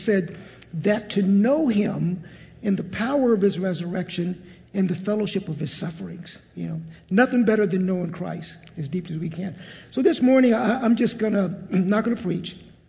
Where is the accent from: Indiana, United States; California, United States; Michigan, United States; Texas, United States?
California, United States; Santa Ana; So as Joe said, I grew up in Santa Ana. And we kind of grew up in the same area.